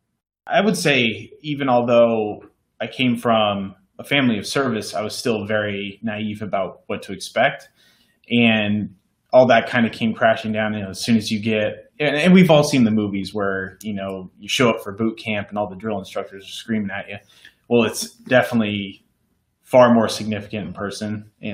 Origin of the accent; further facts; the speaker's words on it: Seattle, Washington, United States; I grew up in Seattle, Washington, enjoyed doing everything outdoors.